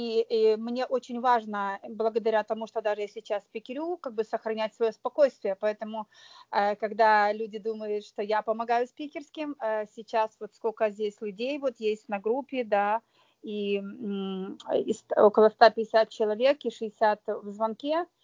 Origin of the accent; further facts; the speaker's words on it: Odesa, Odesa Oblast, Ukraine; now in United States; я созависимая, и я сегодня живу в Техасе, вообще я одесситка